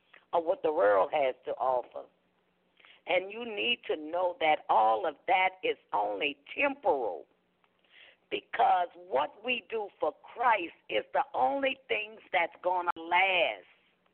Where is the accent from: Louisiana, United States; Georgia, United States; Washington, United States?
Louisiana, United States; New Orleans; especially when I grew up in the Desire Project